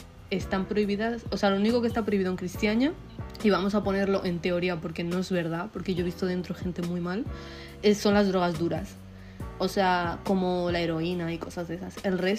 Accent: Spain; Chavales, os recuerdo que soy de España y decimos palabras que en Argentina pueden sonar mal, pero que en España no son malsonantes

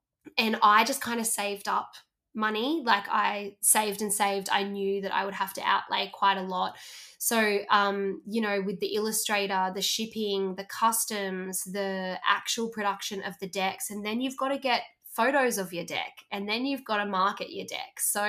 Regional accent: Australia; I am from Australia though. We are the land down under. So we are far away from the rest of the world.

